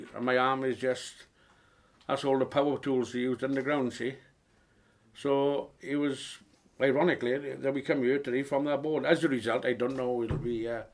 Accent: Pontefract, Yorkshire and the Humber, United Kingdom; Well, where are you from? I said, Pontefraith.

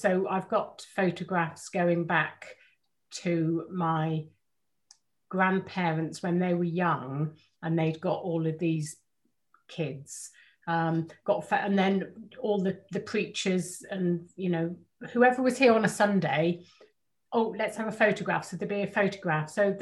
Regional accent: St. Harmon, Wales, United Kingdom; I was born in South Wales because my parents were living and my father was working down there at the time. And we moved up when I was about four or five. We moved to St. Harmon, which is 8 miles away from Abbeycombe here over the hill.

